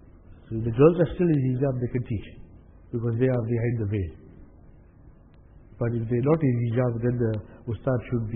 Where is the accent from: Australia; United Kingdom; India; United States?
India; We are Indian. Basically, we are Indian.